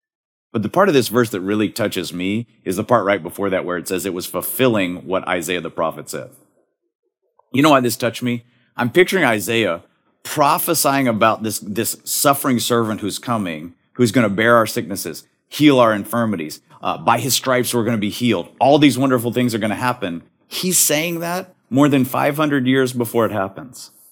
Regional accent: Texas, United States; I grew up in West Texas, and sometimes the entire sky would be brown with dirt.

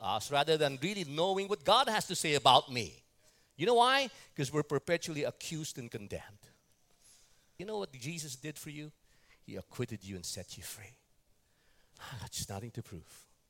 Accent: New York, United States; I'm seeing Tim and Tina here, we're from New York.

